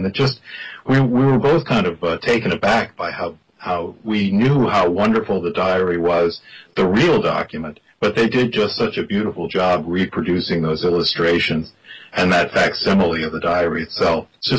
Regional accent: Cleveland, Ohio, United States; When I was about 11 years old or 12, the Cleveland Playhouse, I grew up in Cleveland

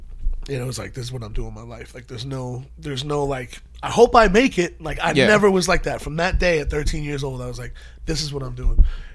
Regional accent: Methuen, Massachusetts, United States; Originally, I grew up in Methuen and Lawrence, Massachusetts. It's kind of like two towns next to each other.

